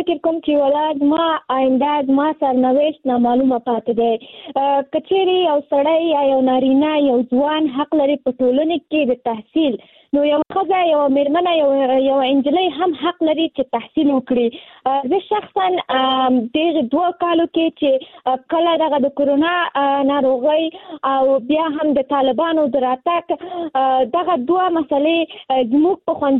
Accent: Nangarhar, Afghanistan; now in Kabul, Afghanistan; ما د ننګرهار د ولایت نه فعلاً په کابل کې ژوند کوم

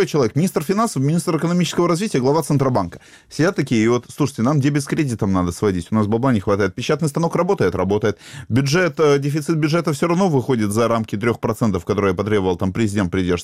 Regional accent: Simferopol, Crimea, Ukraine; я из Симферополя ничего не могу сказать

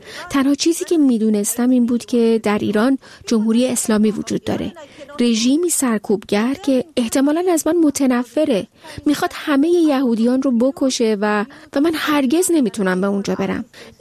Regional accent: Tel Aviv, Tel Aviv District, Israel; منم بعد از انقلاب در تل‌آویو پایتخت اسرائیل به دنیا اومدم. در شهری بسیار مدرن و باز بزرگ شدم، اما در خونه کاملا ایرانی.

